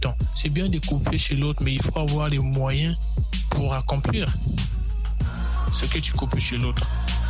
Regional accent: Republic of the Congo; le ministre de l'Enseignement de chez moi, au Congo-Brazzaville.

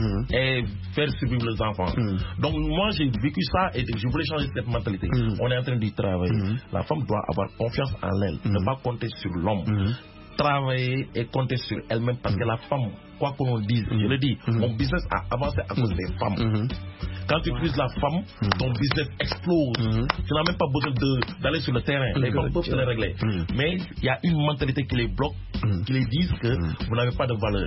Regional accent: Senegal; chez moi, au Sénégal, je le dis, j'ai ouvert une télé.

